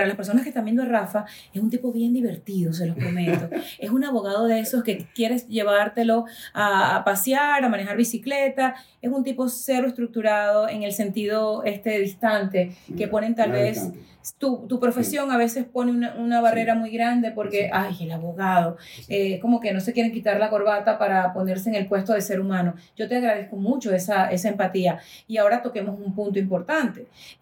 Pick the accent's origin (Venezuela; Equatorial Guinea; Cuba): Venezuela; moved away; El día que yo me fui de Venezuela no sabía que me iba. El día que me fui de Venezuela no tenía ni la más mínima idea que detrás de mi maleta venía un título de inmigrante.